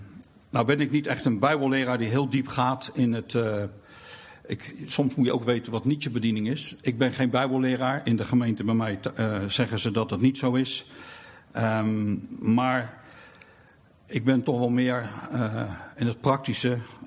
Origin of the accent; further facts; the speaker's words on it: The Hague, South Holland, Netherlands; Ik kom uit Den Haag